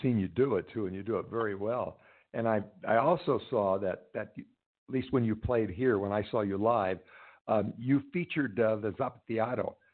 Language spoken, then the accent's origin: English; Los Angeles, California, United States; You know, I grew up in Los Angeles and went to high school and grammar school there